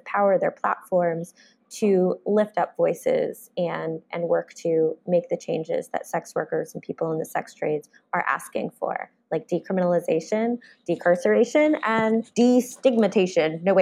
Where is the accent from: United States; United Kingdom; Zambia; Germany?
United States; New York City, New York; And what I'm excited about is also being able to do it in my hometown. I grew up in New York City.